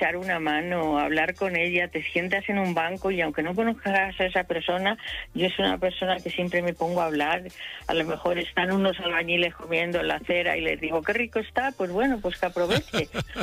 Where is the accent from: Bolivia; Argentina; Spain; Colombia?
Spain; Toledo, Castilla-La Mancha; Soy de Toledo, pero amo Madrid.